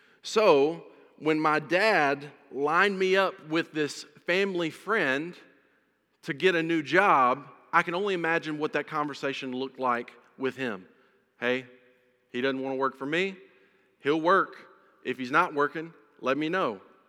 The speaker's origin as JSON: {"language": "English", "region": "Mississippi", "country": "United States", "tie": "born or raised there", "said": "I grew up in North Mississippi in the hills"}